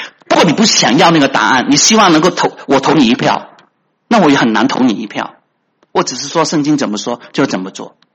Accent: China; 我们中国人呢，都是笑那些传统的女人呢

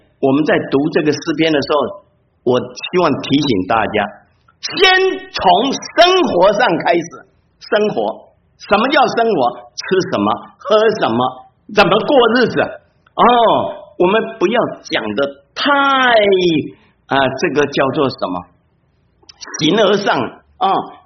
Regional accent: Taiwan; 我讲我自己，我原来我是从台湾来的啊，当然我们这边两岸三地各个地方都有啊

